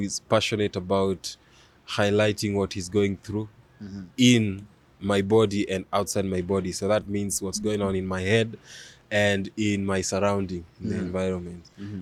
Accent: Kenya; born there; I'm Kenyan by birth, maybe Ugandan by faith.

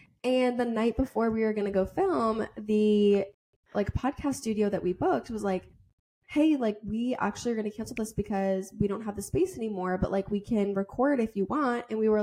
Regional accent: Massachusetts, United States; like, I'm from Massachusetts and love the Celtics.

